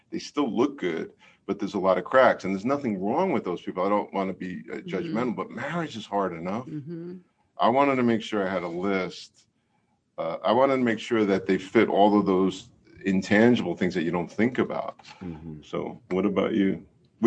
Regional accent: Hoboken, New Jersey, United States; I tease her parents because I'm from Hoboken, New Jersey.

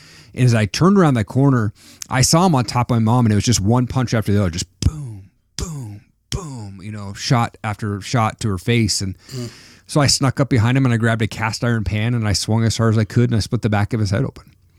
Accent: Washington, United States; also born or lived in Stevensville, Montana; So I grew up in Eastern Washington State. We moved to Stevensville, Montana, which was population 1,200 people at the time.

